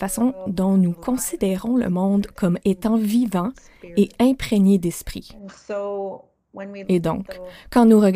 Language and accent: French; Sturgeon Lake, Saskatchewan, Canada; Je viens de Première Nation de Sturgeon Lake, en Saskatchewan.